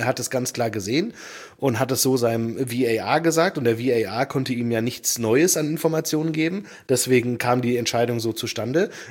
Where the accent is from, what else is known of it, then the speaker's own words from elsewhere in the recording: Frankfurt, Hesse, Germany; Ich als Frankfurter denke mir, na endlich ist sowas auch mal am Tag danach möglich.